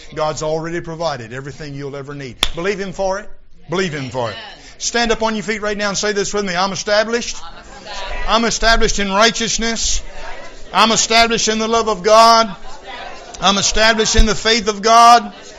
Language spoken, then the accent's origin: English; Vienna, Maryland, United States; Now, when I was a boy scout, in Vienna, Maryland, Troop 187, He All Salutes, my hometown.